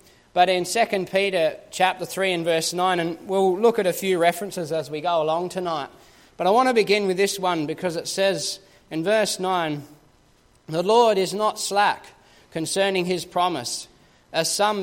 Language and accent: English; Australia; one of the very first questions that people ask me when they hear that I'm from Australia is, well, where in Australia?